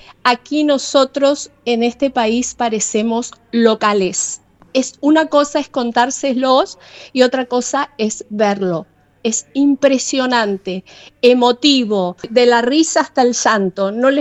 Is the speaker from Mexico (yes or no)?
no; Argentina; Obviamente somos argentinos.